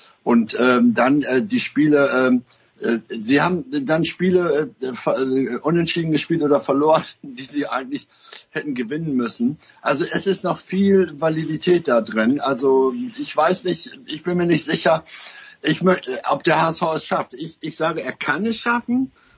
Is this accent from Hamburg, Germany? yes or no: yes; Hamburg, Germany; als Hamburger